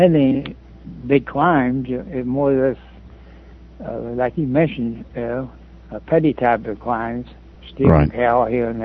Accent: Union, Missouri, United States; also born or lived in Alton, Illinois; Well, I was born in Alton, Illinois, but I was grew up in Missouri, in a small town in Missouri, Union, Missouri. It's a few miles away from Hannibal, the home of Mark Twain, as you know.

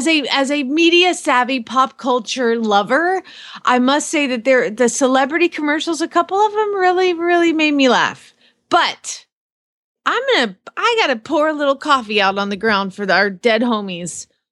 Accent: Phoenix, Arizona, United States; from Phoenix, Arizona

